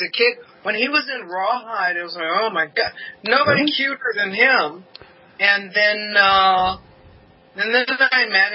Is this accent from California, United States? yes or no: yes; California, United States; I'm from California. I'm from the beach area. I went to high school in the beach area